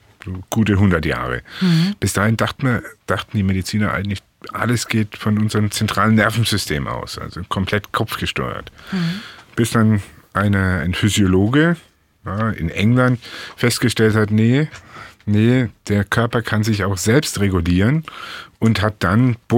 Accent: Bavaria, Germany; So als Franke hat man immer D und T.

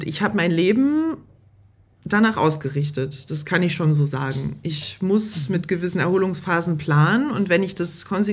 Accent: East Germany, Germany; now in Cologne, Germany; ich komme ja aus der ehemaligen DDR, deswegen erlebe ich das hier in Köln natürlich andersrum.

